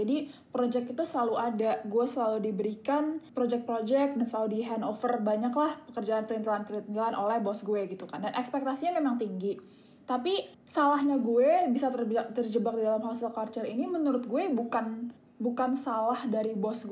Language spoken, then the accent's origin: Indonesian; Jakarta, Indonesia; Ke latar belakang mungkin aku lahir dan besar memang di Jakarta.